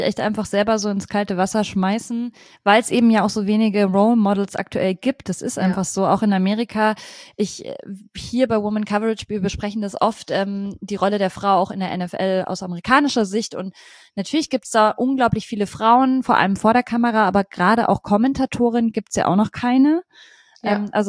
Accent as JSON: {"language": "German", "town": "Munich", "region": "Bavaria", "country": "Germany", "said": "ich bin ja auch ursprünglich aus München"}